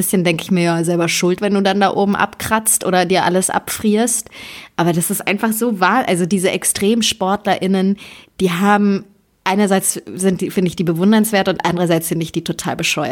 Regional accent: Bavaria, Germany; Ja, ich komme halt aus Bayern.

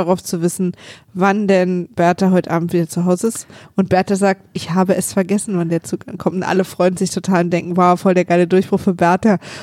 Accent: East Germany, Germany; ich komme aus der DDR.

